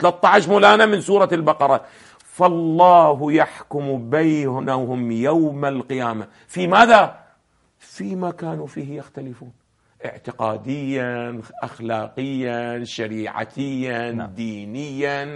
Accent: Iraq; أنت ابن العراق وأنا ابن العراق ونعرف ماذا يجري في العراق

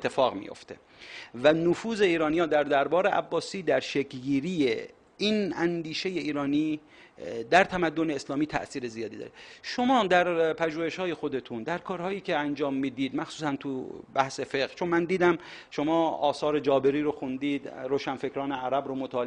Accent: Khorramshahr, Khuzestan, Iran; اهل خرمشهر هستم

